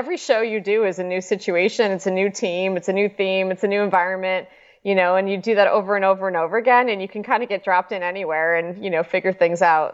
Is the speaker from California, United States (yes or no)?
no; Chicago, Illinois, United States; And I'm from Chicago. So everybody did ice skating and I wasn't very good at that.